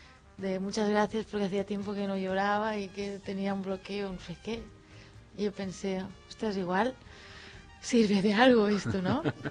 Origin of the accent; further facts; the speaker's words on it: Palafrugell, Catalonia, Spain; De la ciudad, y también me gusta tener mi piedra en mi pueblo y mi árbol, y el caminar, el pasear.